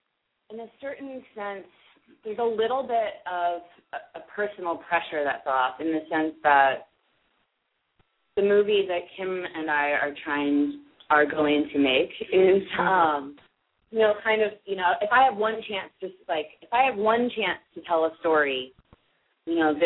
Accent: Missouri, United States; I think I was a natural. I did it. I am from Missouri, so, you know.

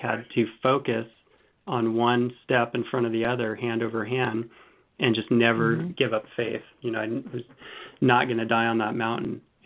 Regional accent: Oregon, United States; I grew up in Southern Oregon and lived in the mountains.

